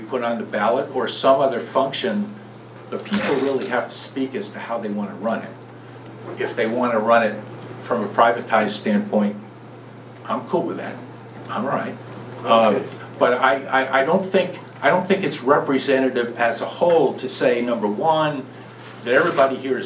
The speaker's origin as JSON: {"language": "English", "town": "New York City", "region": "New York", "country": "United States", "said": "I come from New York City. My version of security is probably different than some."}